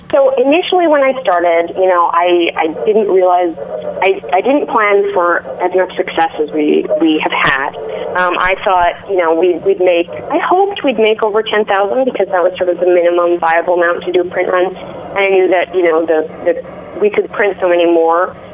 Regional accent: Edmonton, Alberta, Canada; I grew up in Edmonton, Alberta, in Canada

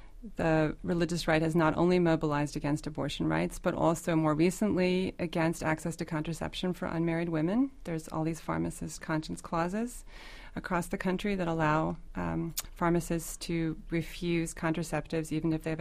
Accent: the South, United States; And yes, I grew up in the South, and evangelicalism was not fixated on sex.

